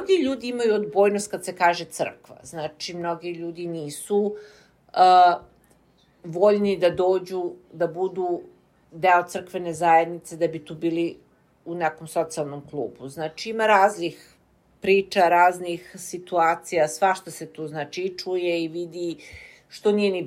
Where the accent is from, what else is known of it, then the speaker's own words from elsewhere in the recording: Serbia; moved away; Mi znamo koji smo došli iz Srbije, ali moje dete ne zna.